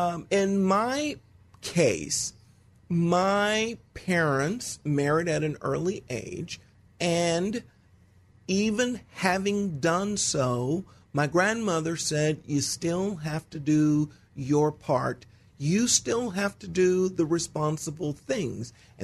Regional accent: Texas, United States; born there; I would say that I was born in Texas.

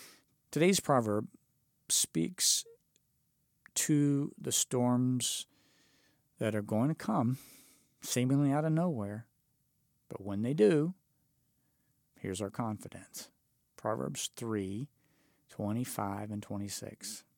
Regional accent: Oklahoma, United States; Growing up in Oklahoma, you learn early on that a storm can come seemingly out of nowhere, and those storms can come fast.

